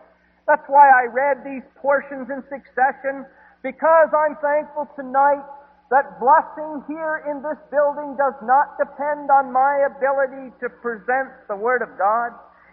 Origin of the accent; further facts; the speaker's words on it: Canada; being a Canadian